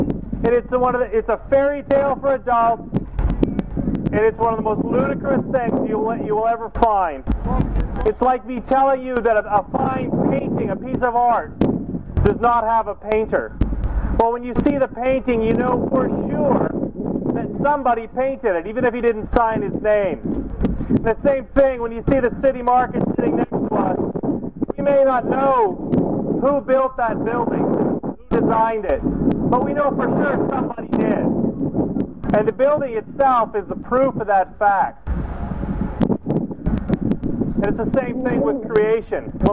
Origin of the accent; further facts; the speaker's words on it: Canada; because I came from Canada, we have thousands and thousands of laws